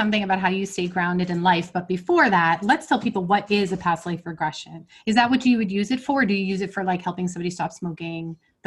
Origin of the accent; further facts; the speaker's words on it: Massachusetts, United States; also born or lived in Florida; now in New Hampshire, United States; I'm from Massachusetts. I got married to my husband. We moved to New Hampshire for just, I guess, 6 years. Then we were in Florida for 3 years. And then we came back to New Hampshire, but much further north